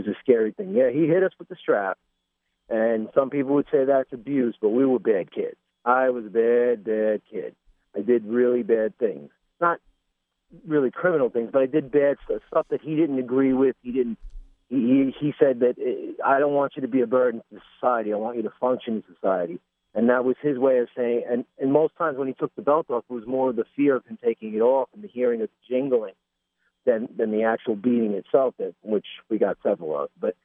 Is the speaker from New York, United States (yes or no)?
yes; Brooklyn, New York, United States; my family and I grew up in Brooklyn. We didn't have much. You know, we were poor.